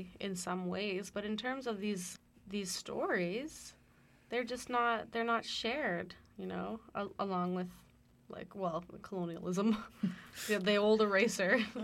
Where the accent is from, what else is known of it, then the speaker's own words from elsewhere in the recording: British Columbia, Canada; What does it mean ultimately when you don't recognize your ancestry and your nationality as Canadian, mm-hmm. as a Squamish woman?